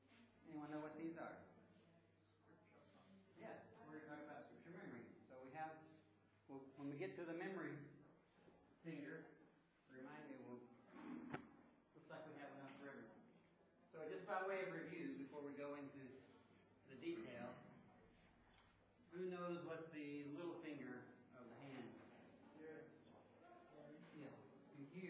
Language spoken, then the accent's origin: English; Oklahoma City, Oklahoma, United States; I'm a layman from Oklahoma City, Oklahoma, and an elder at Heritage Baptist Church.